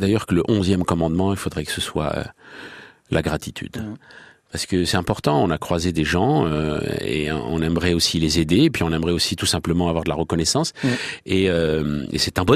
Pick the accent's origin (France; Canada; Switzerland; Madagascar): France; Sarcelles, Île-de-France; quand j'étais enfant, à Sarcelles, avant de m'emmener à l'école